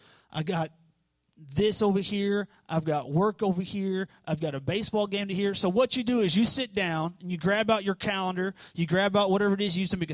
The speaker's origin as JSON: {"language": "English", "town": "Elizabethtown", "region": "Kentucky", "country": "United States", "said": "I'm originally from Elizabethtown, Kentucky."}